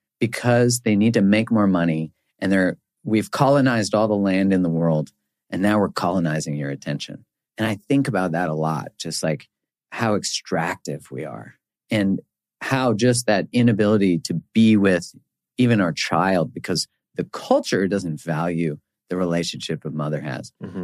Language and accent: English; Canada; I mean, I'm from Canada